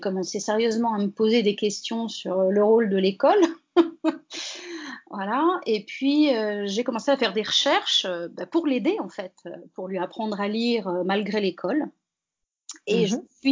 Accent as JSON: {"language": "French", "town": "Paris", "region": "Île-de-France", "country": "France", "lives_now": "Ardèche, France", "said": "on vit en Ardèche, dans une grande maison. Moi je suis parisienne au départ, mon mari est stéphanois."}